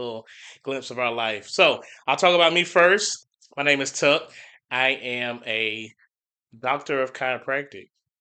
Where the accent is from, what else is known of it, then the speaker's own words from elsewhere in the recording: Rock Hill, South Carolina, United States; I'm originally from Rock Hill, South Carolina. I've been in South Carolina all my life, and I love it.